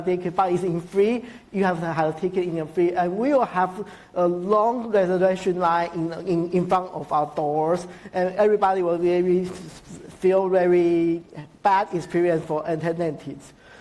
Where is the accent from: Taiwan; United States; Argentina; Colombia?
Taiwan; Okay, hello everyone. I'm from Taiwan